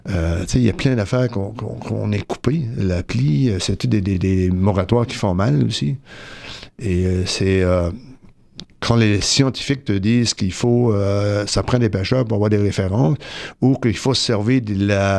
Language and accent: French; Grande-Entrée, Quebec, Canada; Disons que je suis né à Grande-Entrée entre deux baies et la main du côté du nord et la main du côté du sud.